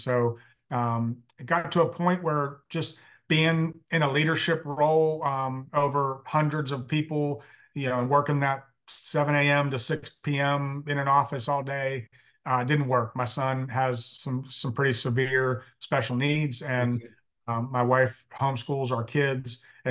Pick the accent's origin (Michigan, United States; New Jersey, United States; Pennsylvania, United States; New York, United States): Pennsylvania, United States; Pittsburgh; I was born and raised in Pittsburgh. So okay. Got Steelers, you know, still in my veins.